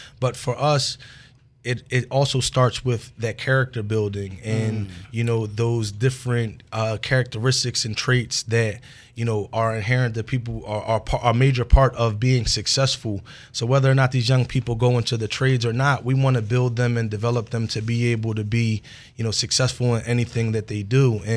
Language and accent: English; Philadelphia, Pennsylvania, United States; I grew up in the East Mount Airy section of the city.